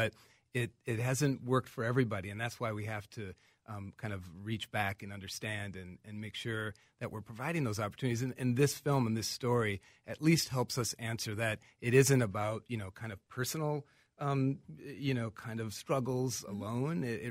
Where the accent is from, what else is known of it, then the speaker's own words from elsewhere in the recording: Minnesota, United States; I'm a Minnesotan born and raised, and I love our story and I love our local history